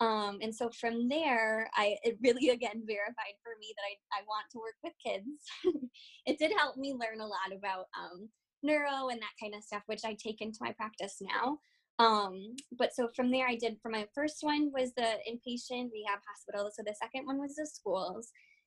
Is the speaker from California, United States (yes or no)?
no; Michigan, United States; but I came back home where I'm from Michigan, for field work.